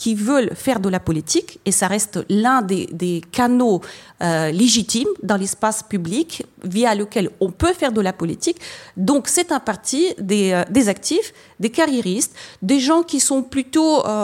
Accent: Russia; ayant passé ma jeunesse et mon enfance à l'URSS

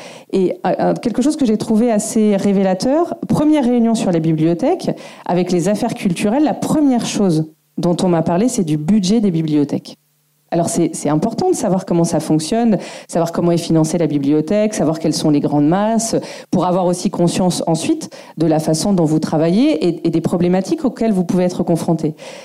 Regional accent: Bordeaux, Nouvelle-Aquitaine, France; moi, je suis bordelaise.

